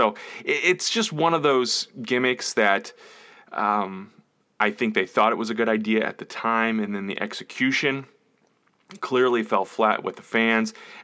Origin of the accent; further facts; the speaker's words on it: St. Louis, Missouri, United States; we watched Leave It to Beaver in syndication where I grew up in St. Louis.